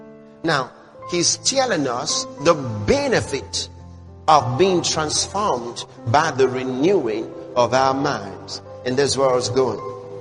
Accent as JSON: {"language": "English", "region": "Lagos", "country": "Nigeria", "tie": "born or raised there", "said": "I schooled in Lagos. So I grew up in Lagos. So I got married in Lagos. Got to get a job in Lagos."}